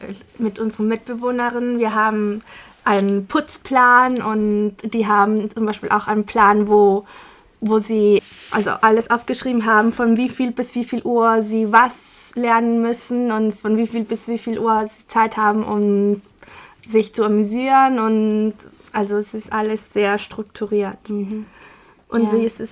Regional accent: Spain; now in Germany; Ich komme aus Spanien und in Spanien ist es so, dass wir vielleicht nicht so viel die Sachen organisieren wie hier.

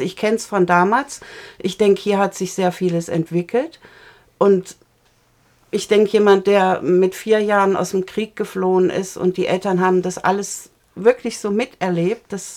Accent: Germany; Ja, ich denke, also wir sind halt Deutsche und ich werde jetzt 60.

